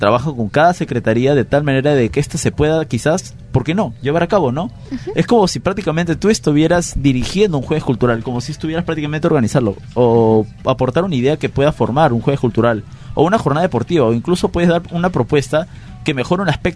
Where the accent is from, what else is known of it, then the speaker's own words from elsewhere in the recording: Peru; nos identifican a todos como peruanos